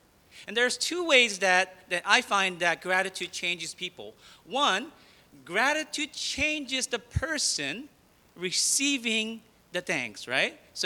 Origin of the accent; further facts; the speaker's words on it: New Jersey, United States; because I was just nobody from New Jersey